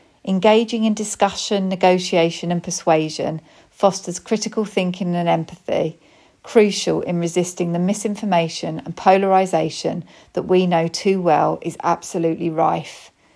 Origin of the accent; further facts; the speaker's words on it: East of England, United Kingdom; accent: Essex; why I'm proud of my Essex roots, including my accent